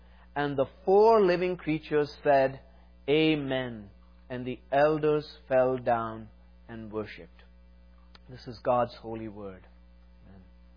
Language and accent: English; South India, India; English is a second language; I come from a different context than you. I come from South India.